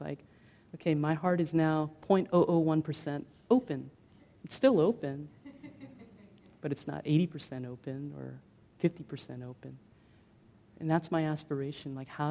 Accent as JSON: {"language": "English", "country": "Philippines", "said": "I come from the Philippines and it's the most Catholic, you know, country in Asia, Pacific Islands."}